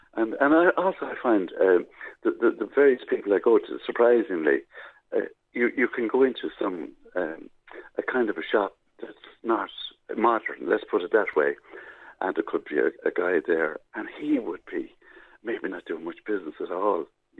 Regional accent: Portlaoise, County Laois, Ireland; And I always start in Portlaoise, my hometown.

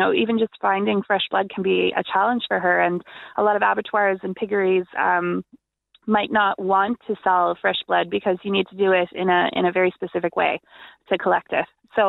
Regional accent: Canada; now in Ireland; Me being Canadian, you know, coming here and trying real Irish black pudding for the first time, it was kind of a revelation for me.

